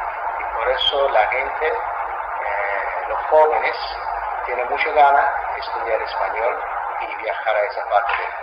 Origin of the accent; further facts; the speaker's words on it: Azerbaijan; Spanish is a second language; tenemos una herencia de polo en mi país